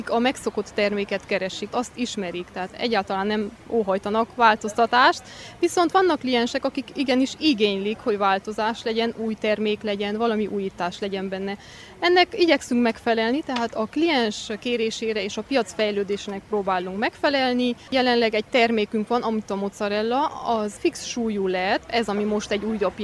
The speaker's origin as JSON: {"language": "Hungarian", "town": "Nyárádszentmárton", "region": "Mureș County", "country": "Romania", "said": "Nyárád-Szentmártonból származom, és a Terézia Kft-nél dolgozom mezőpanitban."}